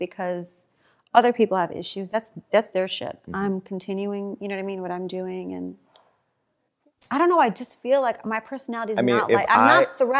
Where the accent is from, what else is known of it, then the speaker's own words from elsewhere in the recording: Chicago, Illinois, United States; Like, I'm really good, but I'm from Chicago.